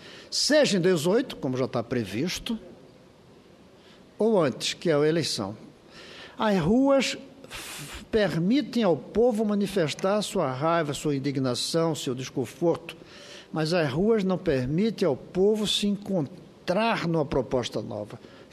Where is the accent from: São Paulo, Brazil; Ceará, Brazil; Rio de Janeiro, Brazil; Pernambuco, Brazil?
Pernambuco, Brazil; Como eu sou pernambucano